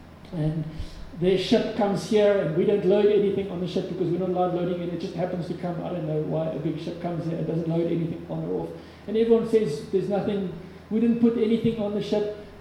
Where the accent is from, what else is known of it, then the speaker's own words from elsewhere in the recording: South Africa; What if because I'm South African, I can get into Russia and China easier than someone from America or the UK or whatever else.